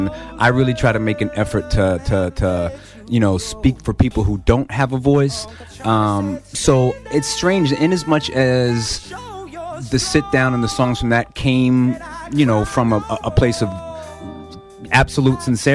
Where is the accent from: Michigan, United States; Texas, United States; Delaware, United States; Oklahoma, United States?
Delaware, United States; we're all from Delaware.